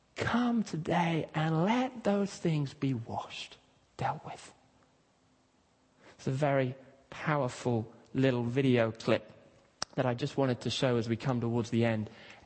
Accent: Kenya; We used to sing a song when I was growing up in Kenya.

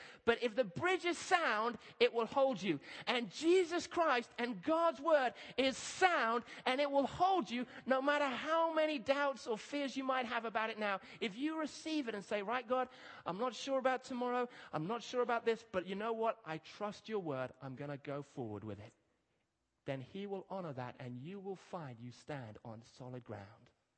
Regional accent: Kenya; When I was growing up in my garden, and I grew up in Kenya, we used to have a number of trees

